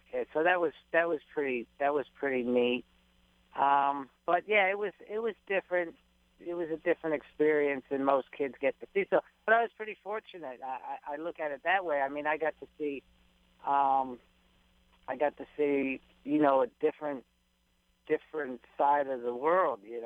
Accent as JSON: {"language": "English", "town": "Toronto", "region": "Ontario", "country": "Canada", "tie": "born there", "also_born_or_lived": "United States", "said": "Well, I was born in Toronto, Canada. And we moved around a lot."}